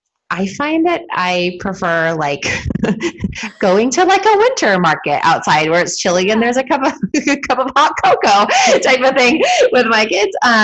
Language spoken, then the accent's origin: English; California, United States; I knew how to ski from growing up in California.